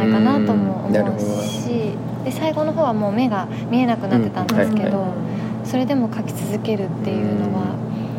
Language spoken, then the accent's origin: Japanese; Chiba, Japan; でまあ2人とも千葉に住んでるの で私も千葉出身なので